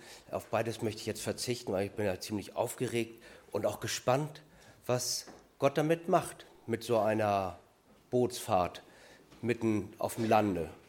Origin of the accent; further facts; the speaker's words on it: Hamburg, Germany; born there; Ja, und ich bin in Hamburg geboren, aber das ist schon lange her, 53 Jahre.